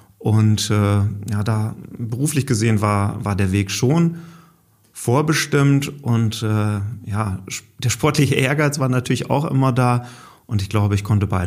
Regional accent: Holdorf, Lower Saxony, Germany; Holdorf, mein Geburtsort oder mein Heimatort

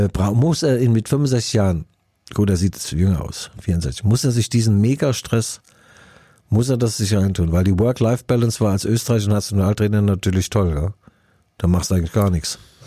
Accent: Mainz, Rhineland-Palatinate, Germany; also ein zum kleines, ein Püffchen, sagt man bei uns in Mainz, Püffchen, 0,1 Liter.

